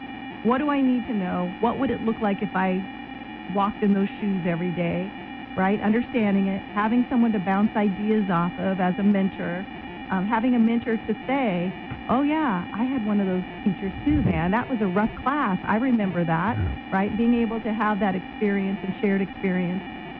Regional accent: Dayton, Arizona, United States; Tom and I grew up in Dayton, Arizona, you know, closer to Hyder than Dayton, right?

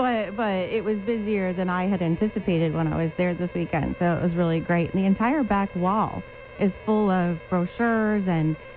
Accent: Illinois, United States; now in Yuma, United States; I'm originally from Northern Illinois. I lived here a long time, but cold, cold is relative.

